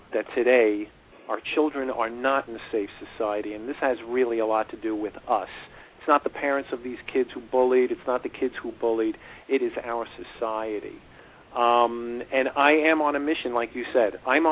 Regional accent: Brooklyn, New York, United States; born there; I was born in Brooklyn.

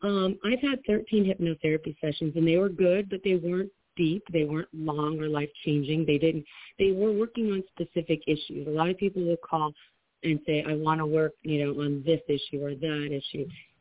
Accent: Midwest, United States; I was raised in the Midwest.

